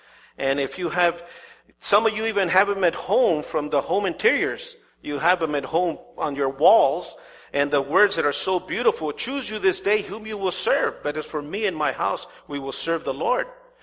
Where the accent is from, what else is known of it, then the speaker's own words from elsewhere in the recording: Calexico, California, United States; We've been there for 35 years. I've been ministering there for 35 years, but I was born and raised in Calexico, so been there a little over 40 years.